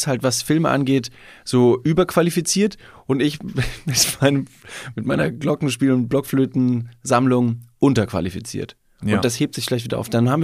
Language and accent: German; Bavaria, Germany; Also ich komme aus Bayern und habe 12 Jahre im Verein gespielt, Fußball.